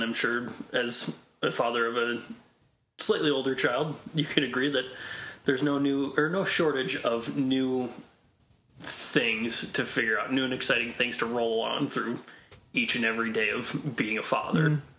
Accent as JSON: {"language": "English", "region": "Michigan", "country": "United States", "tie": "born or raised there", "said": "I grew up in Northern Michigan and found my way down to Grand Rapids, where I eventually met my wife."}